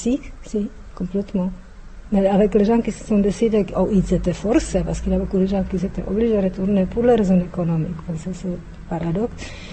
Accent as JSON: {"language": "French", "country": "Czechia", "lives_now": "Buenos Aires, Argentina", "said": "je le dis, dès que je vis à Buenos Aires, parce que je me sens tellement bien à Buenos Aires que je peux dire que je suis tchèque"}